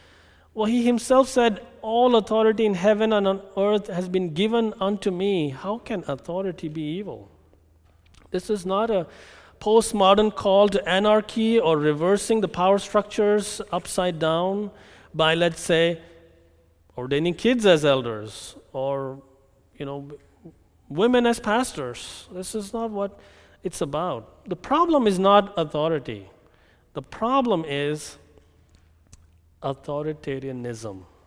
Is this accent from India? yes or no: yes; India; I come from India, and the Indian political system is quite fashioned after Britain.